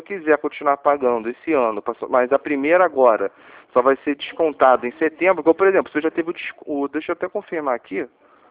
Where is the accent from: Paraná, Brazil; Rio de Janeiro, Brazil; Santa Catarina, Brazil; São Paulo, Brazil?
Rio de Janeiro, Brazil; Eu sou do Rio, falo aqui do Largo do Bicão aqui.